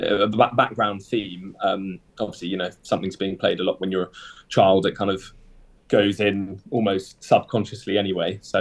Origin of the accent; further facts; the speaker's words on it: England, United Kingdom; I'm a tenor. I grew up in England, but I've got I'm half English and half Italian. But I've lived in England all my life, and I studied in London at the Royal Academy of Music